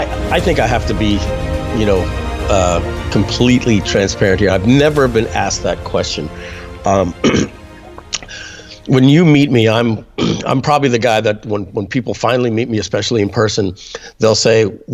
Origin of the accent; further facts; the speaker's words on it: New York, United States; especially I'm from New York